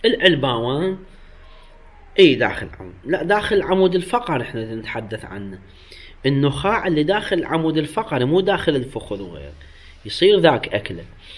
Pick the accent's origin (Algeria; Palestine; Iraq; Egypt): Iraq; احنا عندنا في العراق مع الاسف، مو بس في العراق لعله في بلدان اخرى هم شفت في مصر انا، اصلا يتسابقون على اكلها.